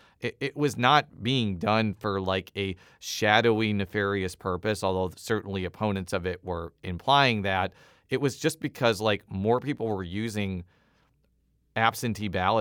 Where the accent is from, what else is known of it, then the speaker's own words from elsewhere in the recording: Illinois, United States; I'm from Illinois. I don't think it was a great thing that there was a Speaker of the House longer than I was alive in Illinois.